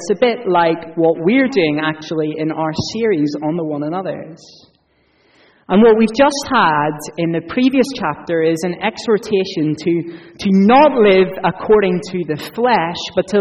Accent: Ireland; And as an Irishman, it's entirely reasonable to start with what is second before we look at what is first.

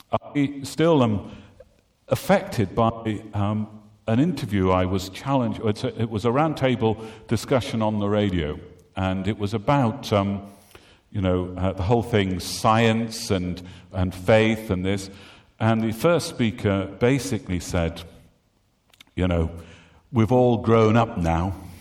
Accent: North East England, United Kingdom; I'm a Geordie bred and live in Northumberland

